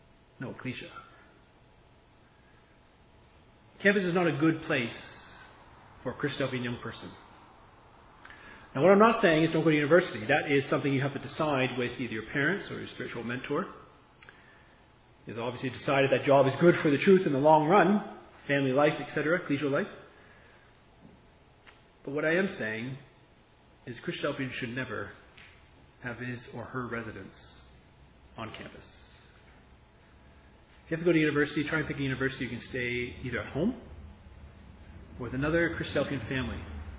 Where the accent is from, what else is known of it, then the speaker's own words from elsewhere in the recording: Canada; many of us here are American. I'm Canadian.